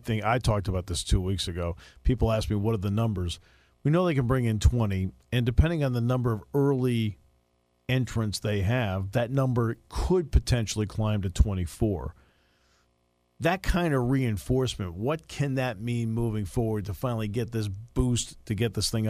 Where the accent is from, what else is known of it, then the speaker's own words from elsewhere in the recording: Connecticut, United States; now in Pennsylvania, United States; I mean, I grew up in Connecticut. Yeah, we had a four-day weekend. Here, I move out here, boom, five-day weekend, deer season.